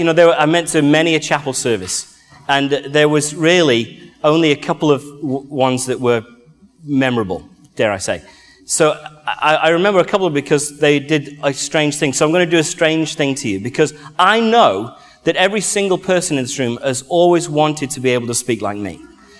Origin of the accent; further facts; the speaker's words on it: England, United Kingdom; immediately that I wasn't from around there. So she said, "Oh, where y'all from?" I said, "Well, I'm from England."